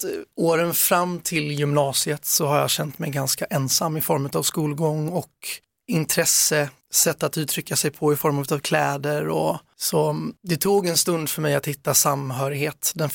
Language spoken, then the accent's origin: Swedish; Falkenberg, Halland County, Sweden; also born or lived in Blekinge; familjen är ursprungligen från Falkenberg. Så att jag föddes i Blekinge men sen uppväxt i Falkenberg.